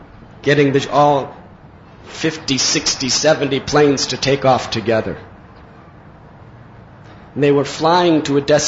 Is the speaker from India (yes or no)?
yes; Mumbai, Maharashtra, India; And I was not accustomed to such fast driving because I'm from Bombay. Where can you drive 250?